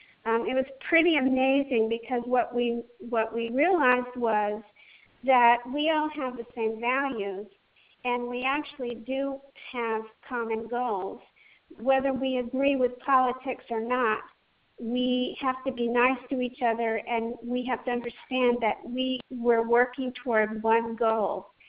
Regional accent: Gainesville, Florida, United States; I'm from Gainesville, Florida.

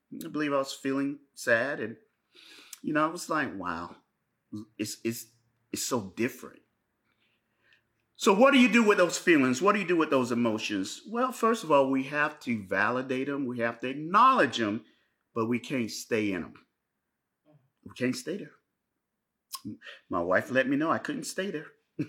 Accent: Florida, United States; also born or lived in New York; I grew up in Florida. I have gone outside just about every day of my life. Even in New York during blizzards, I would leave the house and walk to the store and go get some coffee.

